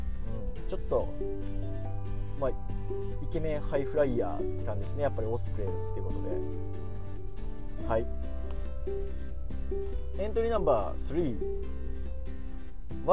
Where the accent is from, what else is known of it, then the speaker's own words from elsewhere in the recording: Gifu, Japan; 僕も岐阜の人なので非常に推していきたいかなと思うんですけど